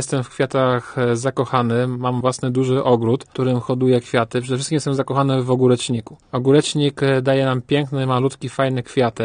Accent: Zgorzelec, Lower Silesian Voivodeship, Poland; Ponieważ pochodzę ze Zgorzelca, z Trójstryku Granic, Polska, Czechy, Niemcy

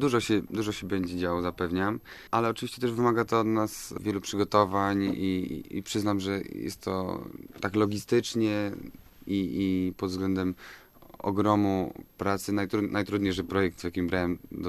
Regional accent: Łódź, Łódź Voivodeship, Poland; born there; Bardzo lubię Łódź, tym bardziej, że jestem urodzony w Łodzi.

